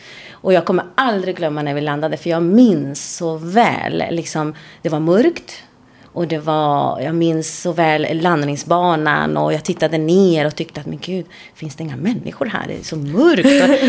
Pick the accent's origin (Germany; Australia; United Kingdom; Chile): Chile; Valparaíso; now in Sweden; Ja, vi kommer ifrån Chile. Ifrån Valparaíso. Vi kom hit på grund av min pappa.